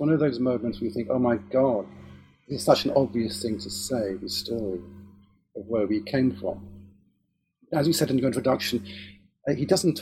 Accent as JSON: {"language": "English", "country": "Israel", "tie": "born or raised there", "also_born_or_lived": "Nigeria", "first_language": "he", "second_language": "English", "moved": "yes", "lives_now": "United Kingdom", "said": "I was born in Africa, in Nigeria, because my father got a job as he built water purification plants in Nigeria. I was born there. And then we straight away came back to Israel. Hebrew was my first language."}